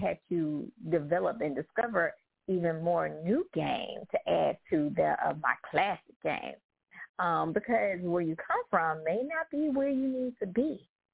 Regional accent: Memphis, Tennessee, United States; I first started, of course, where I was born in my hometown of Memphis, Tennessee. But let's just say I'm a Southern girl with Cali ways.

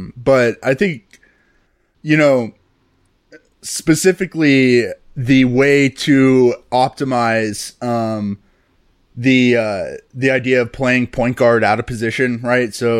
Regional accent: Dallas, Texas, United States; Hey, we grew up in Dallas. Because Dirk, right?

